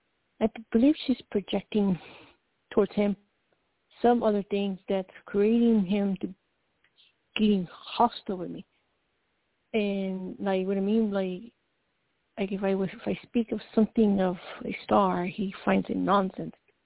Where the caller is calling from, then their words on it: Colorado, United States; from Colorado.